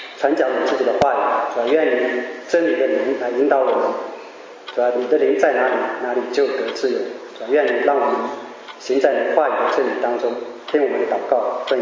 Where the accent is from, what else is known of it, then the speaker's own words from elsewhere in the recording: China; 但是很巧合的是今天也是我们中国人说的清明节，对吗？